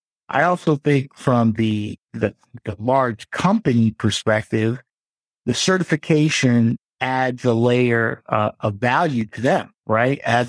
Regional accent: Ghana; also born or lived in United States; So I'm originally from Ghana in West Africa. That is, I was born in America. But my folks were from there, and from an early age, I was living there, growing up there and being here.

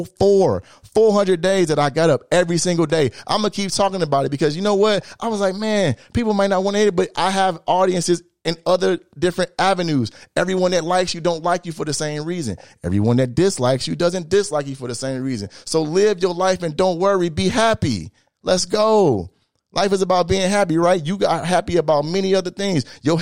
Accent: Illinois, United States; Now, of course, I'm from Illinois.

